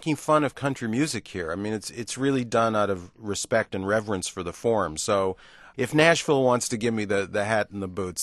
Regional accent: Toronto, Ontario, Canada; growing up in Toronto in the 60s, after … hit, we all put down our hockey sticks and picked up electric guitars

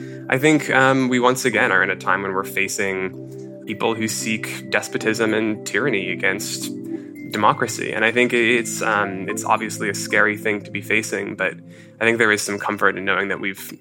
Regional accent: Seattle, Washington, United States; I am from Seattle, Washington.

